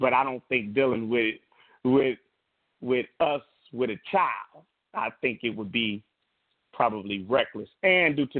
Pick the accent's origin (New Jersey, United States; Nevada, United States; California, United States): California, United States; Compton; Because I'm from Compton. She's from Watts.